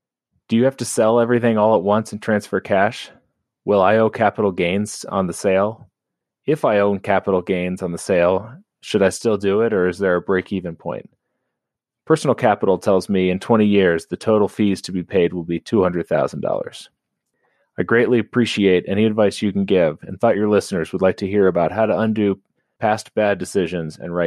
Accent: Colorado, United States; I'm Anonymous from Colorado.

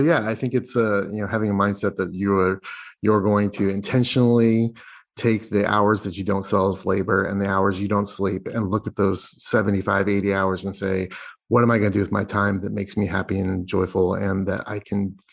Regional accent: Indiana, United States; now in Seattle, United States; I'm from Indiana, but currently in Seattle.

